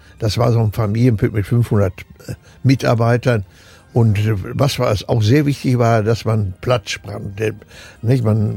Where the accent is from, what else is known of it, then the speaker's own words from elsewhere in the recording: North Rhine-Westphalia, Germany; born there; Ich bin zwar im Siegerland geboren, der Wiege unserer Montanindustrie, Eisenerzabbau, aber der Bergbau war da kein Thema.